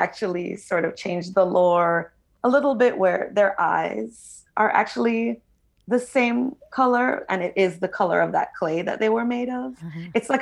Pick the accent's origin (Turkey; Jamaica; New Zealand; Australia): Jamaica; now in United States; I grew up in Jamaica, like I grew up around lots of Black girls. I went to an all-girls school there